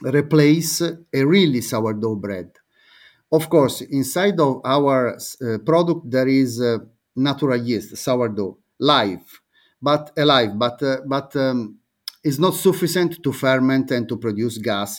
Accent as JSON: {"language": "English", "region": "Tuscany", "country": "Italy", "second_language": "English", "said": "In my opinion, I am from Tuscany, and of course Farro is and Spelt are good"}